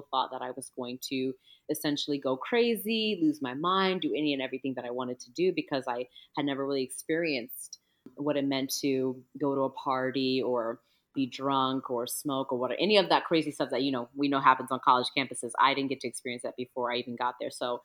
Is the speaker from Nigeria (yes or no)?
yes; Nigeria; now in Baltimore, United States; as Ms. Shade mentioned before. I am West African, so specifically, I'm from Nigeria. Igbo, stand up. Woo-hoo. But I live in Maryland, Baltimore, Maryland, to be exact.